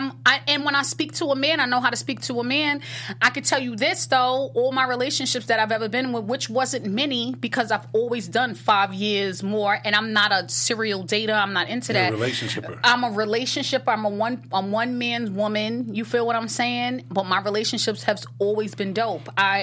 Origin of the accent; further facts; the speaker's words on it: New York, United States; first of all, being a New Yorker, we're raised to just be real and honest and not hold you up, right?